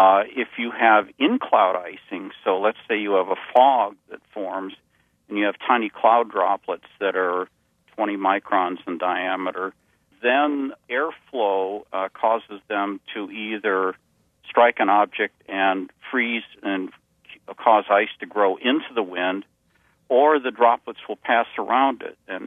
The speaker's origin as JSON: {"language": "English", "town": "Cleveland", "region": "Ohio", "country": "United States", "tie": "born or raised there", "said": "I grew up in Cleveland, Ohio, we had this problem."}